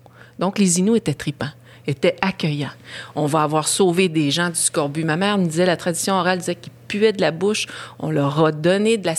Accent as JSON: {"language": "French", "town": "Schefferville", "region": "Quebec", "country": "Canada", "tie": "born or raised there", "said": "Mon père, lui, Québécois, pouvait faire le choix, mais pas ma mère. Fait que moi, j'ai grandi dans ce train-là jusqu'à l'âge de 11 ans. À chaque année, je prenais le train. C'était chez nous, au Chefferville."}